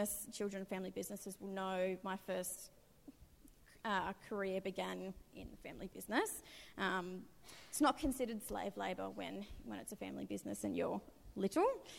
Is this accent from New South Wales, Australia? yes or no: no; Darwin, Northern Territory, Australia; have really loved growing up in Darwin and being a part of the Darwin community